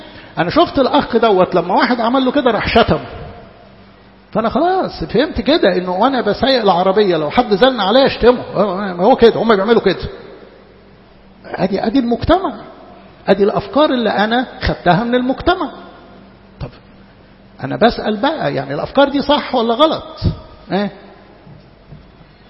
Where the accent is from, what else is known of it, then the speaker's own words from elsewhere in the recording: Upper Egypt, Egypt; born there; انا اتولدت في الصعيد فقالوا لي اللي يقتل ابن عمك تقتله.